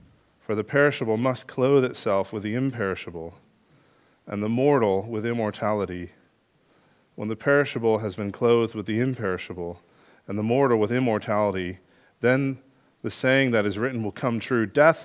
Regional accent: United States; I just wanted you to know I'm American.

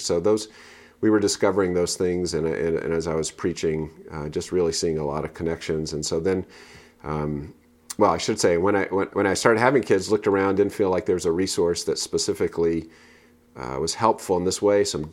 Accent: the South, United States; which actually I find growing up in the South is somewhat refreshing because the people who are at church want to be at church.

